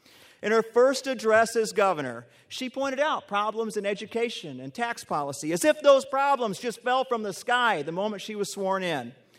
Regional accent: Columbus Junction, Iowa, United States; I not only am a proud Democrat, but I'm a proud Iowan. I grew up in Southeast Iowa, Columbus Junction. Yeah, Columbus Junction. It's a town where my family pretty much all still lives.

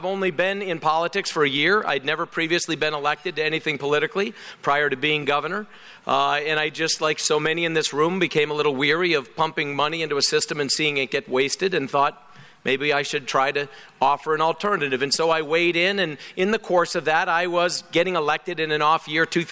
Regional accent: Kentucky, United States; I'm from Kentucky.

